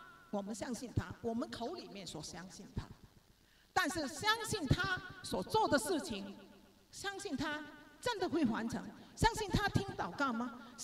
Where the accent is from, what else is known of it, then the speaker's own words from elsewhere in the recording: China; 我们中国人说听老婆的话是会发财的，是吗？